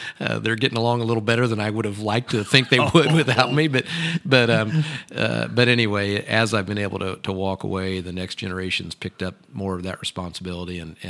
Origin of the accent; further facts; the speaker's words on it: United States; I'm a farmer from Boone County, and I farm with my dad and my brother and now my nephews